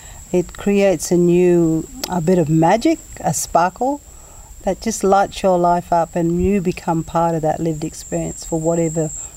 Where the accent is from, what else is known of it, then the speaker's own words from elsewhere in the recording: Australia; we're Aboriginal people from Australia and something very unusual is happening, and we're staying at the Hilton Hotel